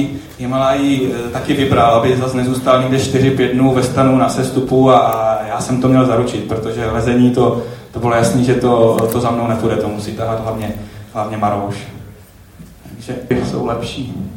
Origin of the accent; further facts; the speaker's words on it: Bystřice pod Hostýnem, Zlín Region, Czechia; já pocházím z Bystřice pod Hostýnem, což je pro vás tady z Prahy už vlastně oblast Malé Asie.